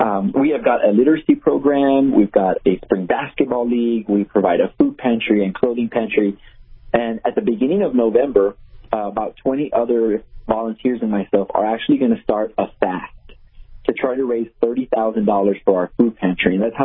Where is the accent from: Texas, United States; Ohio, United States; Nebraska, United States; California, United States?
Texas, United States; San Antonio; not just from here in my hometown in San Antonio, Texas